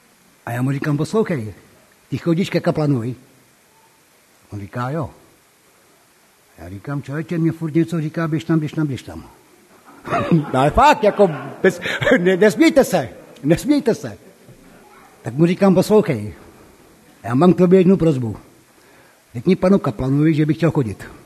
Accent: Litoměřice, Ústí nad Labem Region, Czechia; Já pocházím z Litoměřic, jsou to severní Čechy, pokud to někdo zná, neboli za Německa Sudety.

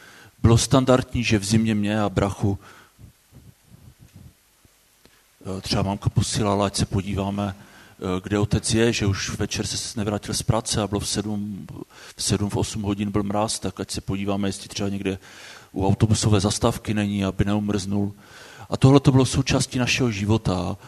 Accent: Moravian-Silesian Region, Czechia; Pocházím z Hlučínska a tam to bylo takovou povinností chodit v neděli do kostela.

